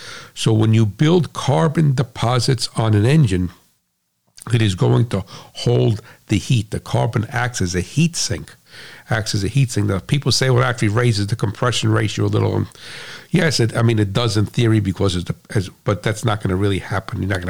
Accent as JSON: {"language": "English", "country": "United States", "said": "I'm American, so I got 392."}